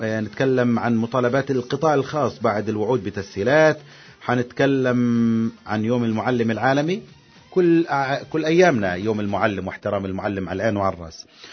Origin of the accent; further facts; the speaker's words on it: Palestine; والله أنا فلسطيني وأفتخر، أنا فلسطيني وراسي مرفوع في السماء